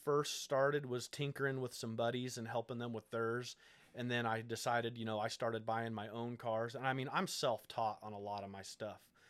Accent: Green, Illinois, United States; Yep. Born and raised in Green, but been here in Jersey for the past 12 or 13 years.

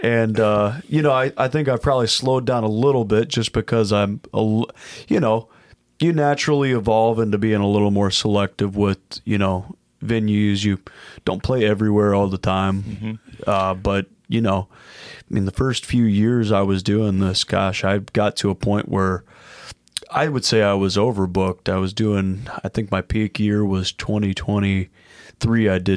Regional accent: Piasa, Illinois, United States; now in St. Charles, United States; So I lived in Medora for some years, and I grew up over there on Prairie Dell Road and off of 111 and 16.

